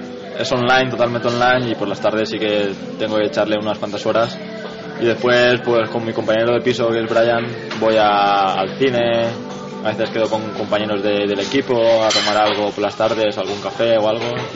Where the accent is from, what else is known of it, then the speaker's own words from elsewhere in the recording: Xàtiva, Valencian Community, Spain; No soy de Cuart, soy de Sátiva.